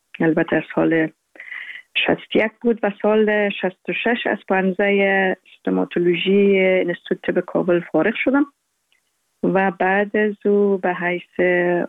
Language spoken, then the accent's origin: Persian; Afghanistan; also born or lived in Uruzgan / Zabul / Maymana / Kabul; کودکی را و طفولیت خود در ولایات مختلف افغانستان گذشتاندیم. مکتب ابتدایی را در قریه بایان، ولایت اروزگان، زابل، میمنه و همچنان در کابل لیسه